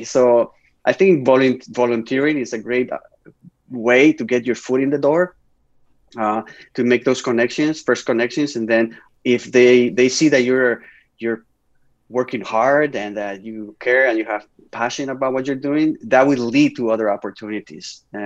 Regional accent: Spain; moved away; I still have good relationships with most of my friends from growing up in Spain, and of course my mom.

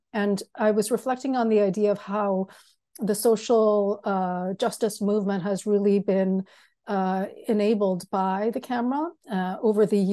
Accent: Chile; something major happened in my home country, which is Chile

